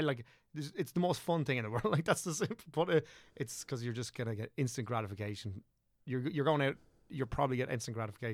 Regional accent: Rathdrum, County Wicklow, Ireland; South East Wicklow, so like Rathdrum was where I grew up, and like went to school, primary school in Avoca and secondary school in Arklow

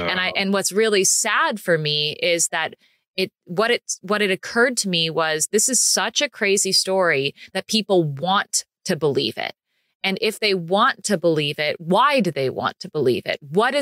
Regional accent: United States; me being an American in Italy certainly made it easier for people to other me

